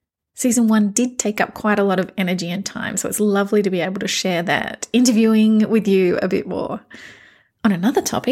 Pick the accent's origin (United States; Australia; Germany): Australia; So sometimes it's because I'm Australian.